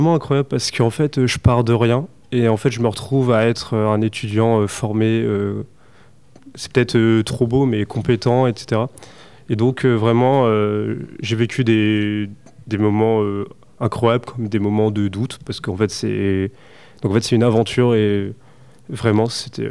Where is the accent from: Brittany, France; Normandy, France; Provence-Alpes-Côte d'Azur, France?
Normandy, France; Caen; Donc, moi, je viens de Caen.